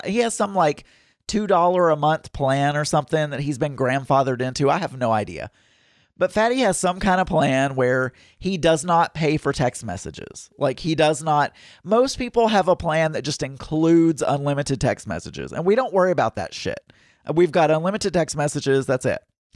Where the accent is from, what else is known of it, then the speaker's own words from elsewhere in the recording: the South, United States; accent: Southern; I also don't hear my own Southern accent, which I know I've got.